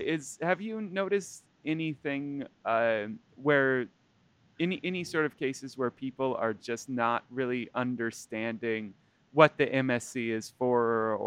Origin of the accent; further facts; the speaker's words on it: United States; We we're American, so we have MathSciNet.